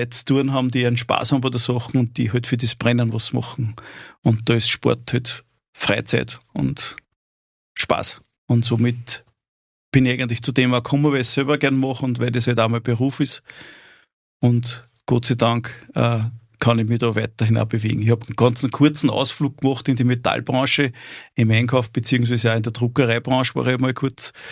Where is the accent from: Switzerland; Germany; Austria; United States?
Austria; Steyr, Upper Austria; born there; now in Amstetten, Austria; Im Prinzip bin ich in Steyr geboren und wohnhaft in Amstetten.